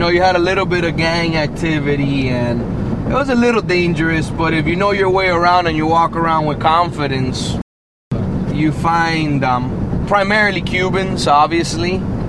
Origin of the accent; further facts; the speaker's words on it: Miami, Florida, United States; So I've been here since 87. I grew up in La Pequeña Habana, Little Havana. They also call it Little Have.